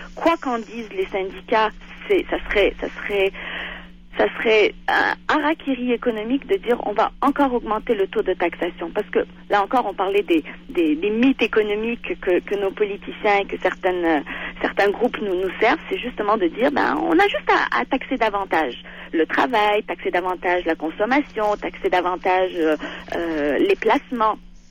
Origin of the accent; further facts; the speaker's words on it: Quebec, Canada; nous, en tant que Québécois, on doit payer